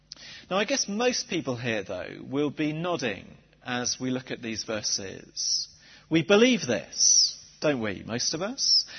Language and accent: English; South West England, United Kingdom; accent: Somerset; which means I get to go back to my childhood and drag out my Somerset accent.